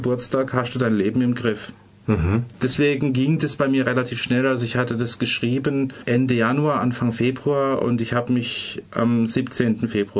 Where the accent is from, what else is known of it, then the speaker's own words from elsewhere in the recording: Lörrach, Baden-Württemberg, Germany; ich bin aufgewachsen in Lörrach und das ist ja jetzt auch nicht gerade die kosmopolitischste Stadt und war halt auch ein sehr konservatives Umfeld.